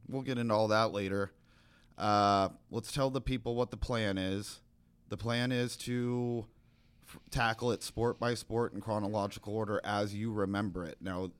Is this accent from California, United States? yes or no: yes; California, United States; I'm from California. I'm a native Californian.